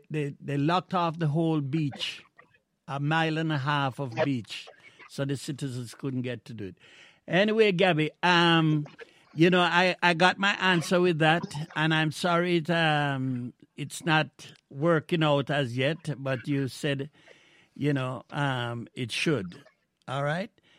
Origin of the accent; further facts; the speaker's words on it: Jamaica; we went through that as a young man growing up in Jamaica.